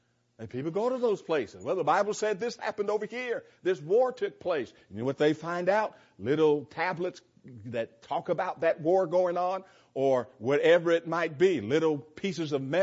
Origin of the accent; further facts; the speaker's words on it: California, United States; It's like if I'm from California. If I'd tell you, you know, I remember growing up in California, and I just love the fall